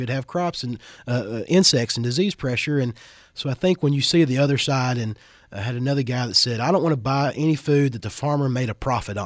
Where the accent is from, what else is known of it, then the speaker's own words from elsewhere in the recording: Kentucky, United States; But it was opposed in my home state of Kentucky, the Kentucky Farm Bureau, and a lot of Southern states.